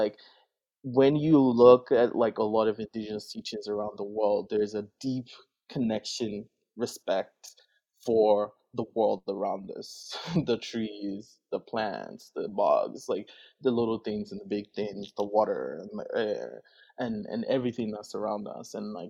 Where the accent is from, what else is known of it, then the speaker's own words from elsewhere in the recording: Benin; Like I'm indigenous to somewhere, like I'm from Benin